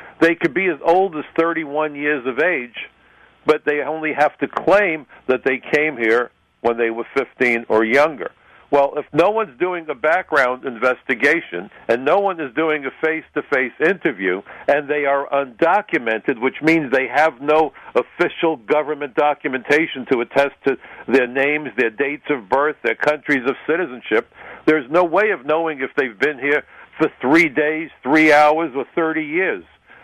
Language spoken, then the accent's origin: English; New York City, New York, United States; I was here in New York City. This is my hometown that was attacked. The ashes landed on my home.